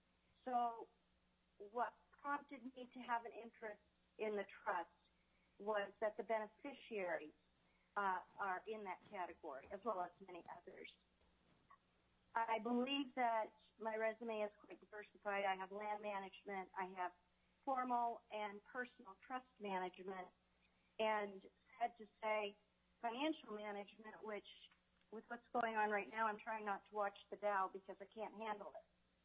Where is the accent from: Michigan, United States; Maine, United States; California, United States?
Maine, United States; now in Alaska, United States; I was educated at Yale, born and raised in Maine, and I am anxious to contribute now to the state of Alaska.